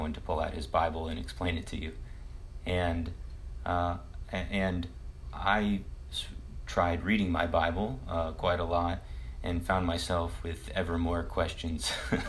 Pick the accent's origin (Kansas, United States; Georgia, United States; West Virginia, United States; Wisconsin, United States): Kansas, United States; Olathe; I grew up in Olathe, Kansas.